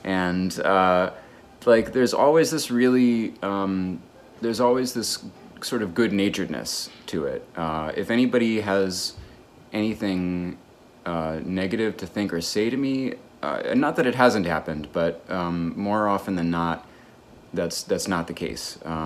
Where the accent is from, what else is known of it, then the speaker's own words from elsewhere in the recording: Chicago, Illinois, United States; Like, where I grew up in Chicago, there's more of a feeling of coldness.